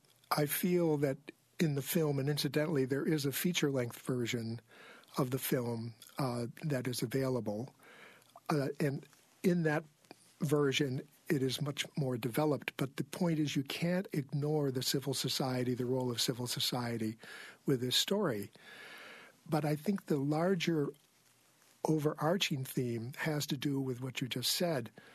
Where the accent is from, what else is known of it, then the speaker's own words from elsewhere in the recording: Syracuse, New York, United States; You mentioned that I'm from the Syracuse area. I mean, I went to Fayetteville Manlius High School